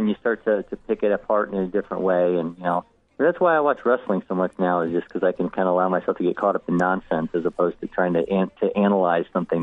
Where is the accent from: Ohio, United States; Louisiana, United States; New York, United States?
Ohio, United States; Columbus; I grew up in Ohio, around Columbus, and I went to college in Northwest Ohio, which is much closer to the Michigan border.